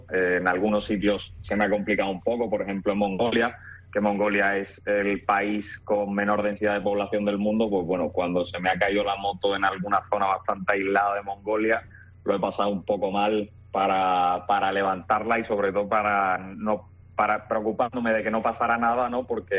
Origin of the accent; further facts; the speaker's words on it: Sanlúcar de Barrameda, Andalusia, Spain; Magallanes y Elcano salieron de Sanlúcar para dar la vuelta al mundo. Y pues esa es mi tierra